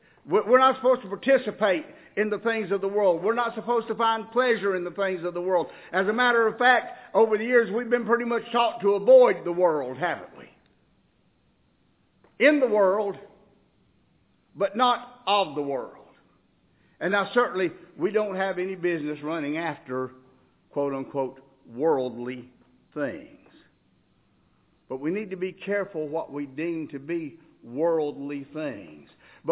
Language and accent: English; Appalachia, United States; now you got to remember, I grew up in the Appalachian Hills, and so maybe we had a few different expressions up there than the rest of the world.